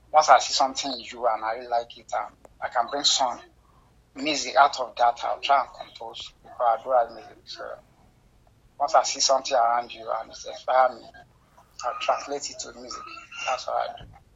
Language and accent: English; Nigeria; I'm from Nigeria, but the record label is in South Africa